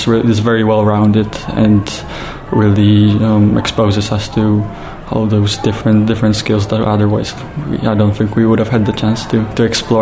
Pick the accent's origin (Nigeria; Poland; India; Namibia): Poland; Warsaw, Masovian Voivodeship; English is a second language; Right, so I'm actually not from Gdynia, I'm from Warsaw, but it happens to be one of my favorite cinemas in Poland nevertheless.